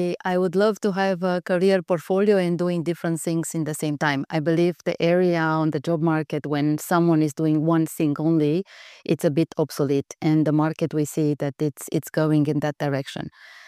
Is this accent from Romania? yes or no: yes; Romania; English is a second language; now in Switzerland; I'm coming from Romania. Now Switzerland is home.